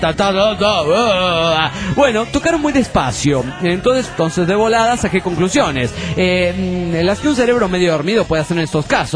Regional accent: Hermosillo, Sonora, Mexico; de Hermosillo, Sonora, México.

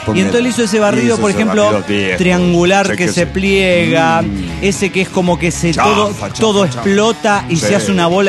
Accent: Desaguadero, La Paz, Bolivia; de Desaguadero, Bolivia.

